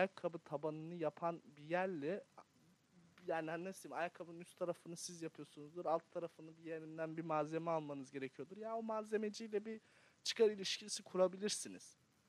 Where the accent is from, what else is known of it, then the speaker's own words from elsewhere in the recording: Ereğli, Zonguldak, Turkey; bak ben Ereğli'de büyürken Zonguldak Ereğli'liyim ben arkadaşlar.